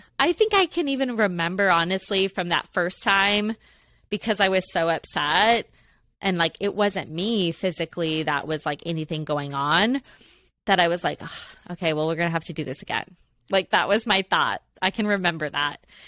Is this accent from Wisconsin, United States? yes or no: yes; Wisconsin, United States; That was our department store in our rinky dink little town where I grew up in Wisconsin, and like Kmart basically